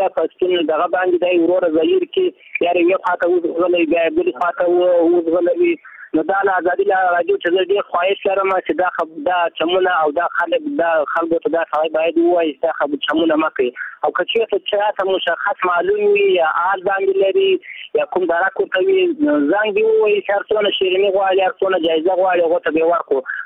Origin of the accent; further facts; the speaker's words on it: Gilan, Ghazni, Afghanistan; now in Iran; زه د غزنی ولایت ګیلان دی ولسوالي د رسنی د اوسیدونکی یم. … له ایران مې تماس نیولی ده.